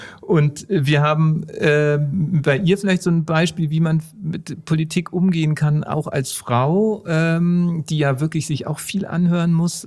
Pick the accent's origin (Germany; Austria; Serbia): Germany; Munich, Bavaria; Leidgeprüft sind wir Münchner auch mit dieser Entscheidung.